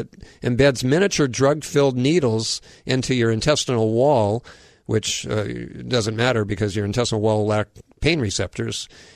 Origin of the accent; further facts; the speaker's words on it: Kailua, Hawaii, United States; I remember as a child, growing up in Kailua, as I did